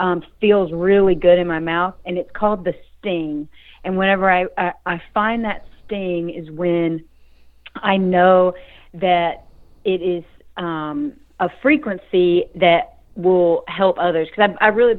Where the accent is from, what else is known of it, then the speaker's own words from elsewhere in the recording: Georgia, United States; because I am from Georgia. I'm from South Georgia. My parents' families were farmers, very rural.